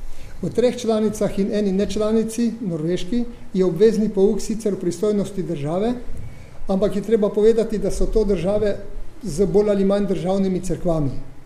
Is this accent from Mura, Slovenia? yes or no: no; Barka, Coastal–Karst, Slovenia; Jaz sem rojen na Barki. To je vas. In tam sem hodil v prve štiri razrede osnovne šole.